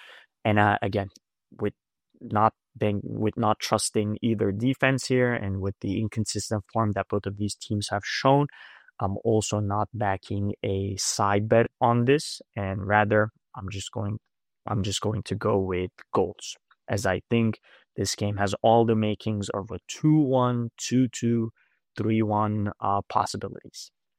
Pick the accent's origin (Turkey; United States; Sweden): Turkey; But from a nationality standpoint, I would have wanted them to proceed for Turkey's chances of, you know, bet